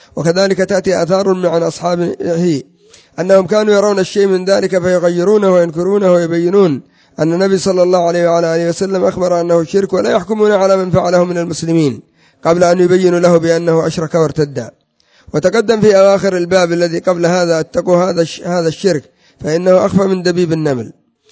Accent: Yemen; كذلك الرافضة مثلا عندنا في اليمن

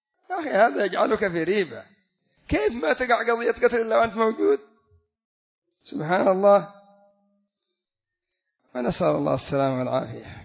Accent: Yemen; لا سيما عندنا في اليمن أصحاب معهد القضاء الأعلى

